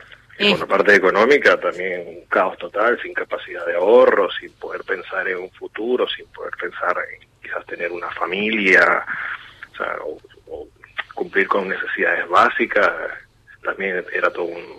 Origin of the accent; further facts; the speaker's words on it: Venezuela; moved away; Sí, la gran mayoría de la generación joven de mi familia se encuentra en un 90% fuera de Venezuela.